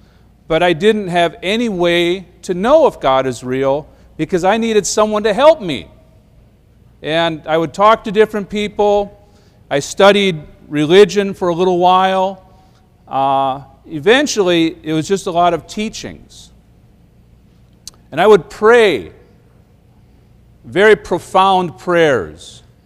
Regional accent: Minnesota, United States; I was raised in the Midwest, around here in Minnesota, and I was raised in a Christian home.

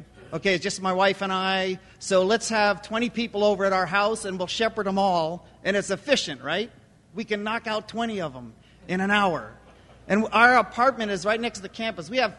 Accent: Fargo, North Dakota, United States; we learned this lesson the hard way where I come from. I'm from Fargo.

